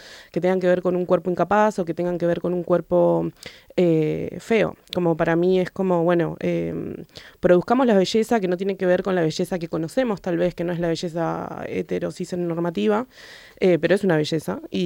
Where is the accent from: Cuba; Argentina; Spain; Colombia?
Argentina; La Matanza, Buenos Aires Province; yo particularmente soy argentina, vengo de Buenos Aires, pero de la periferia, específicamente de un partido que se llama Partido de la Matanza, donde de la zona oeste del conurbano bonaerense, como que es un espacio bastante violento en general